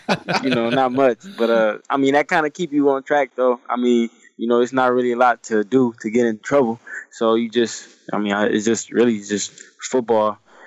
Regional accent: Detroit, Michigan, United States; We actually moved out of Detroit. I grew up in Detroit.

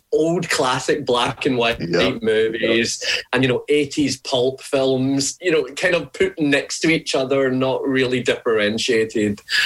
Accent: Glasgow, Scotland, United Kingdom; born there; I was born in Glasgow in 1978, a very long time ago and a long way away.

